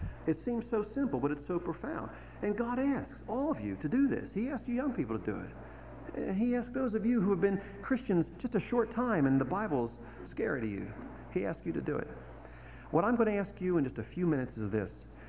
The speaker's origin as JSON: {"language": "English", "town": "Baltimore", "region": "Maryland", "country": "United States", "tie": "born or raised there", "said": "growing up in Baltimore, the church we went to for most of our lives was across town from Baltimore."}